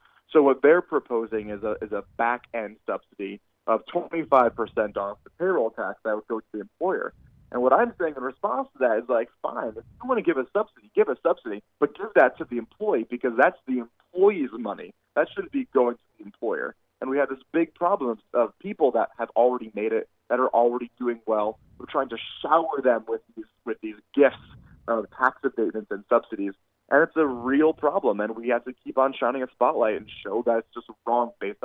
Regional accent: Connecticut, United States; I'm from Connecticut.

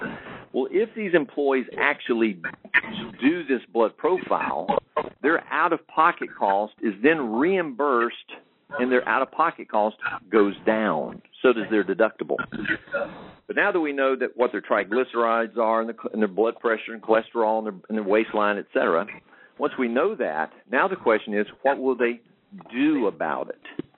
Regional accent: Albany, Georgia, United States; a phenomenal gentleman out of Albany, Georgia, my hometown.

